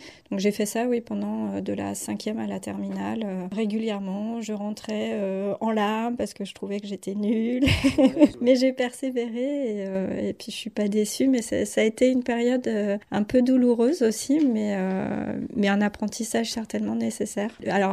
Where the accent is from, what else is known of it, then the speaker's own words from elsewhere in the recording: Rennes, Brittany, France; also born or lived in Paris; now in Verberie, France; je suis bretonne d'origine, je suis née à Rennes. Et puis ensuite, j'ai fait un crochet par Paris et j'ai déboulé il y a une dizaine d'années maintenant à Verberie.